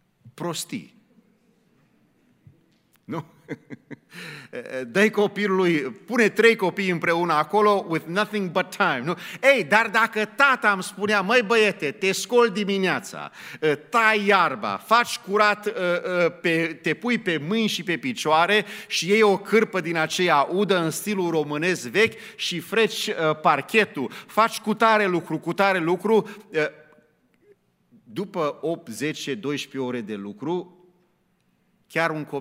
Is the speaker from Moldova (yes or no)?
no; United States; atunci când am crescut eu în America, în 1970